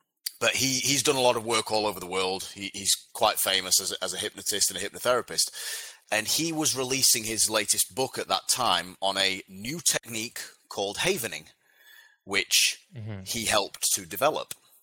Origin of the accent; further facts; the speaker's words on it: England, United Kingdom; I then saw one that was in my hometown in the north of England where I was living at the time.